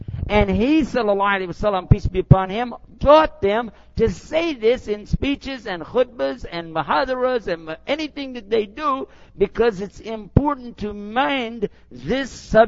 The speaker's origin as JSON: {"language": "English", "region": "Texas", "country": "United States", "said": "Well, what do you want? I'm from Texas."}